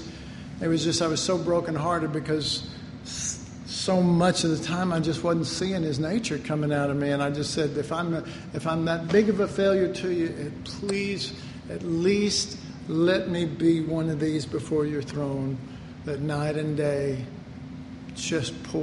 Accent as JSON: {"language": "English", "town": "Dallas", "region": "Texas", "country": "United States", "tie": "born or raised there", "said": "maybe that's just because I grew up in Oak Cliff and, you know, and all kind of junk like"}